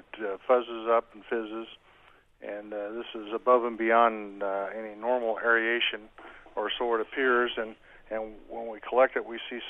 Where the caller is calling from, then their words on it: Pine Village, Indiana, United States; even though I'm calling from Pine Village, I live in West Lafayette and have city water